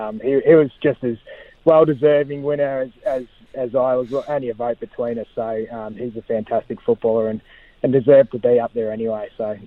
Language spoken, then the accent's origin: English; Greensborough, Victoria, Australia; born there; I was born in Greensboro Hospital. It's not there anymore.